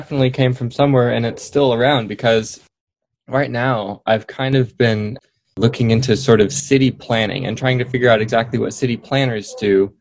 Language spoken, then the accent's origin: English; Portland, Oregon, United States; I'm from Portland, Oregon. I was born here and I grew up here. I've pretty much lived here all my life, actually.